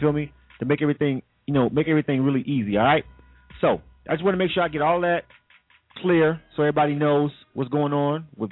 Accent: Florida, United States; I'm also from Florida, and I'm a Heat fan.

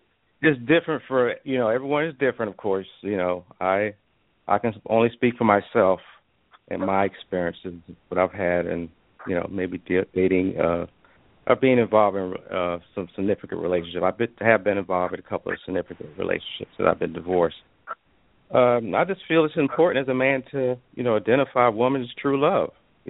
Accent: Savannah, Georgia, United States; now in Atlanta, United States; I reside in the Atlanta area. I am from Savannah.

